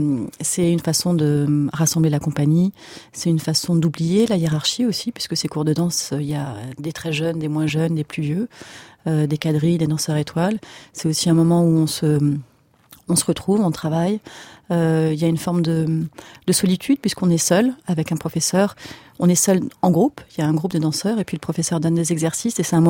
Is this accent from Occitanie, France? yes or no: no; Paris, Île-de-France, France; Je fréquente Bordeaux un petit peu, les autres moins, et je suis une vraie Parisienne.